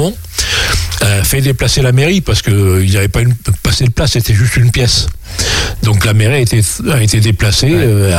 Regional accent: Saint-Pardoux-l'Ortigier, Nouvelle-Aquitaine, France; born there; je suis né à Saint-Pardoux-l'Ortiger, et je suis revenu parce que finalement, je trouve qu'on est bien en Corrèze et à la campagne.

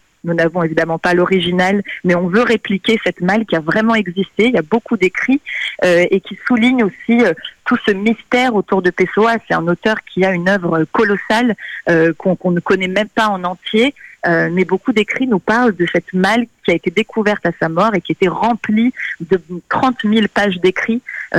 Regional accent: Portugal; now in France; Moi, je suis portugaise. J'ai vécu au Portugal pendant plus de 4 ans. Et aujourd'hui, je suis en France

